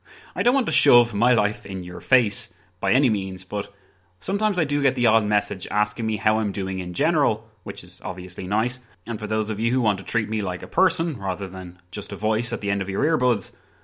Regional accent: County Wicklow, Ireland; not to mention as an Irishman, because if you didn't know, I'm from Ireland. County Wicklow, to be precise.

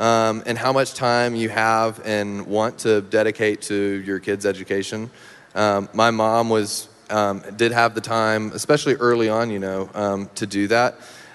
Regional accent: Meridian, Mississippi, United States; In my hometown, yep, Meridian.

